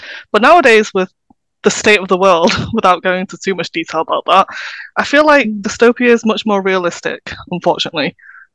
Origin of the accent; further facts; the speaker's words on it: United Kingdom; I'm a British Chinese writer based obviously in the UK.